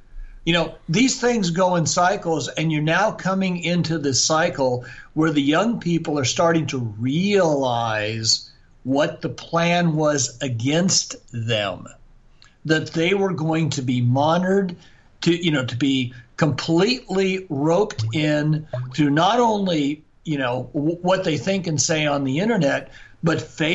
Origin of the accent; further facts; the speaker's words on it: California, United States; I grew up in Northern California, so maybe you missed that action, but.